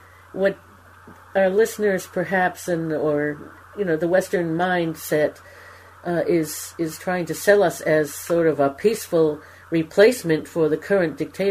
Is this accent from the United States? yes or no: no; Ma'ale Adumim, West Bank, Palestine; and I'm from Male Adumim.